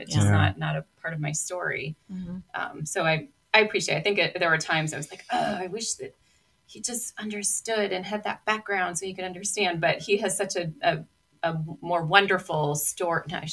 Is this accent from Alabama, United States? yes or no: no; Massachusetts, United States; No, so my family, we grew up in Massachusetts. I grew up being a well-known Christian family in New England.